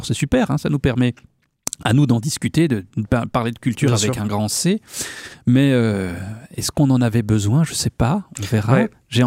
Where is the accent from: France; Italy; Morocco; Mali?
France; On est français.